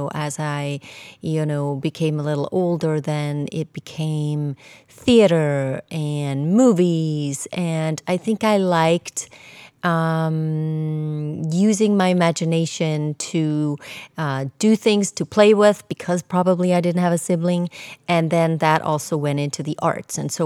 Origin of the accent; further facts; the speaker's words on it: Switzerland; Like you said before, I grew up in Switzerland and I was an only child.